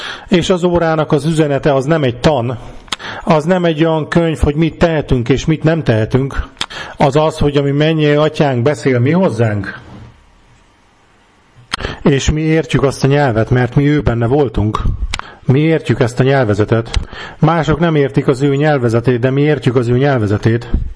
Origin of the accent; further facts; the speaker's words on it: Germany; accent: German; Hungarian is a second language; én nagyon könnyen el tudok rejtőzni az én német akcentusom mögé